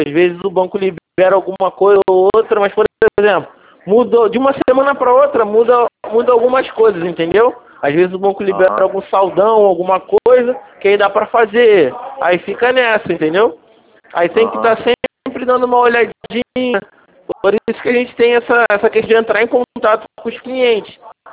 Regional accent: Rio de Janeiro, Brazil; Não, eu também sou daqui do Rio.

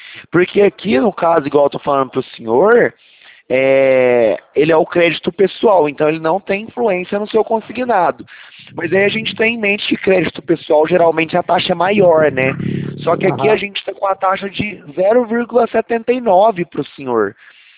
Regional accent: Franca, São Paulo, Brazil; Não, a gente é de Franca

